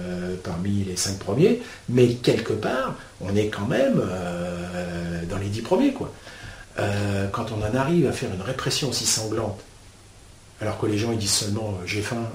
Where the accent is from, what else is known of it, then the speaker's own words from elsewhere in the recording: France; Nous gagnons moins d'argent aujourd'hui en tant que Français qu'il y a 10 ans.